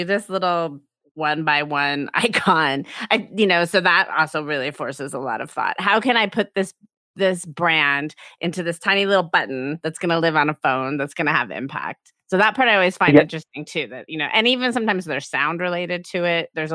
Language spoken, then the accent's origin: English; Colorado, United States; probably Americans from the South differently than like me. I'm from Colorado.